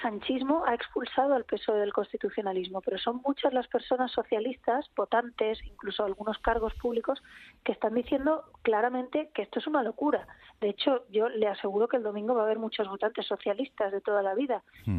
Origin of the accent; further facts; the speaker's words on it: Catalonia, Spain; Y yo, de verdad, como catalana independentista y como partido más votado de Cataluña